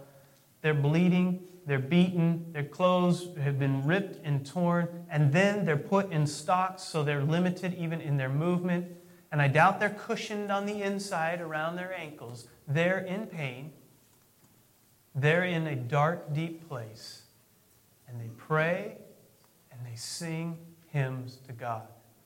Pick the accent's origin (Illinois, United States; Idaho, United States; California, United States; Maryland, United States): California, United States; I'm from Southern California. I've been through a few earthquakes and rollers.